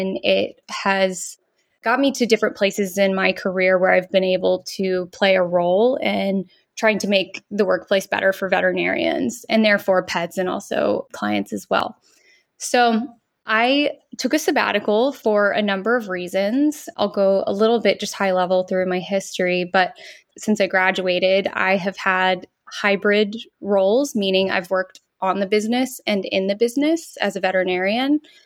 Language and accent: English; Texas, United States; I'm from Texas. I had moved to New York for the job.